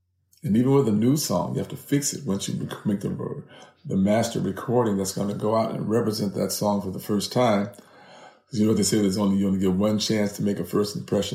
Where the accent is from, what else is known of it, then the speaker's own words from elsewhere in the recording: California, United States; Like visiting Oklahoma after a tornado was like, I'm from California. I've seen earthquakes.